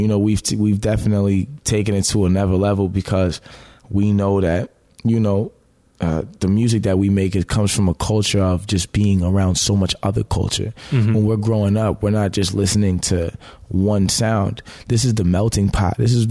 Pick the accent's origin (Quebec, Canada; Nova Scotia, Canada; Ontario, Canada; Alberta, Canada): Ontario, Canada; Toronto; born there; I was born in Toronto. Mount Sinai Hospital downtown.